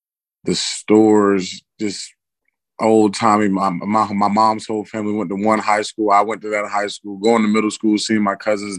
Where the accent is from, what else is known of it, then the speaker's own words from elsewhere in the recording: Greensboro, North Carolina, United States; We don't want to be from Raleigh. We don't want to, like, we're from Greensboro. Like, we love it, and I love that city.